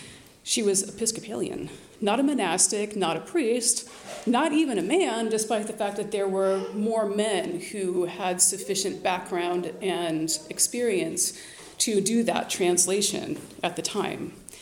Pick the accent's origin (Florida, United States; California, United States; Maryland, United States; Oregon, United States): Oregon, United States; Portland; also born or lived in Indiana; I grew up in Portland, Oregon, where almost every culture of Orthodoxy is represented, from Russian to Lebanese to Ethiopian.